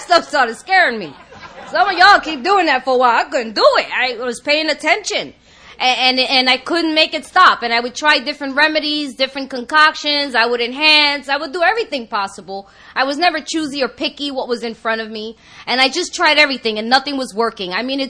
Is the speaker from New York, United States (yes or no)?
yes; New York, United States; now in Los Angeles, United States